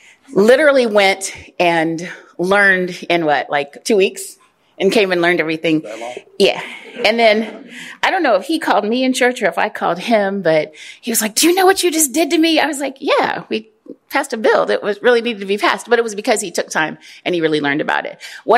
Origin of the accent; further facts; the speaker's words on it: Springfield, Illinois, United States; And I know, because I grew up in Springfield.